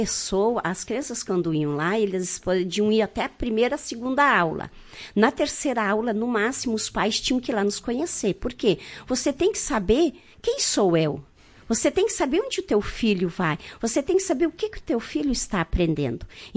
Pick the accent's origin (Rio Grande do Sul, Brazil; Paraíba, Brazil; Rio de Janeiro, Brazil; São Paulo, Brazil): Rio Grande do Sul, Brazil; Cruz Alta; now in Marau, Brazil; Eu sou da cidade de Cruz Alta.